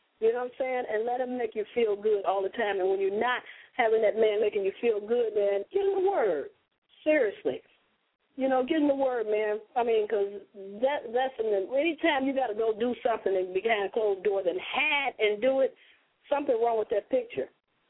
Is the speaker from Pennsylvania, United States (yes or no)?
no; Chicago, Illinois, United States